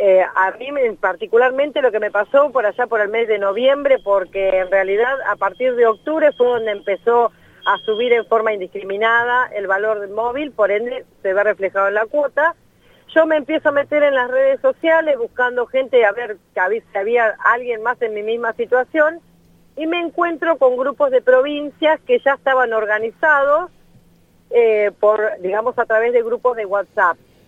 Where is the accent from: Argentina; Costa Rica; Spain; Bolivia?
Argentina; Bella Vista, Buenos Aires Province; yo soy de Bella Vista, partido de San Miguel, provincia uh-huh. de Buenos Aires.